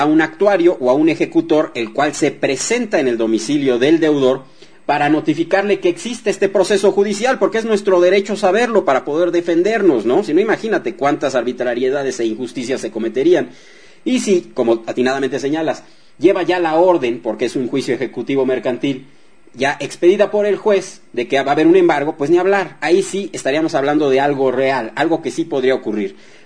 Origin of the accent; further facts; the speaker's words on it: Mexico; no anula nuestros derechos básicos que tenemos como ciudadanos mexicanos.